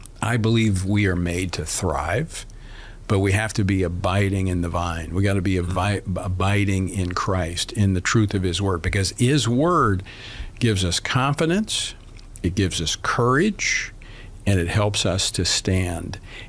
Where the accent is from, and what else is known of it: Louisiana, United States